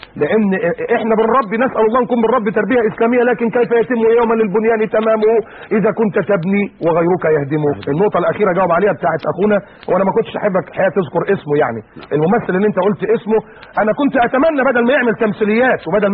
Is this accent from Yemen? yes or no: no; Egypt; انا اصلا من اسكندرية من القاهرة يعني جمهورية مصر العربية